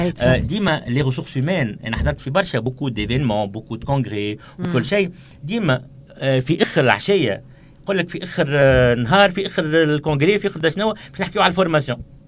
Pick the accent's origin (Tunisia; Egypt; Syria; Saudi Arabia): Tunisia; انا لاني بريفي لاني بوبليك انا تونسي قبل كل شيء